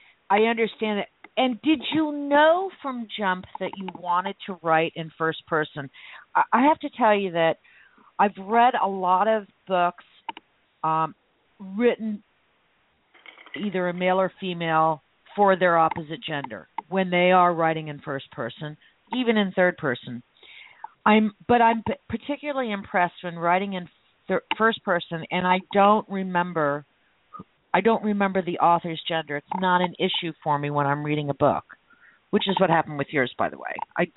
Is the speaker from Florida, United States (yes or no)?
yes; Miami, Florida, United States; I lived in a big town. I grew up in Miami